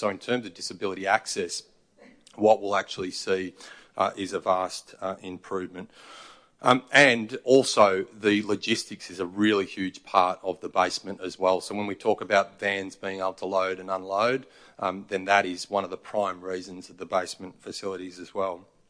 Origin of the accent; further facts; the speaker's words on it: Mildura, Victoria, Australia; I come from Mildura, and I want to see more regional produce showcased at our market.